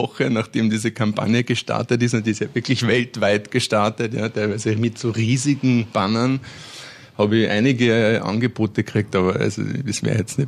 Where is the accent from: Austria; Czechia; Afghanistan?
Austria; Salzburg; ich bin in der ganzen Welt genauso daheim wie in Pinzgau und ich habe in Pinzgau tolle Freunde und meine Familie